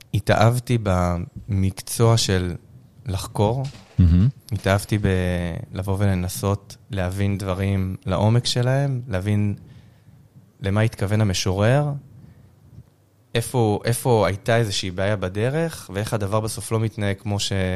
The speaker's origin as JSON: {"language": "Hebrew", "town": "Holon", "region": "Tel Aviv District", "country": "Israel", "said": "אני במקור מחולון, עיר הילדים."}